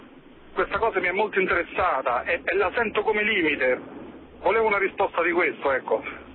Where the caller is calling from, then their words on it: Terracina, Lazio, Italy; siamo da Terracina